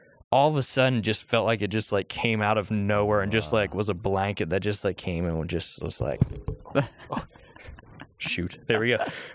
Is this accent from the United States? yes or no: yes; Pennsylvania, United States; I grew up in Pennsylvania.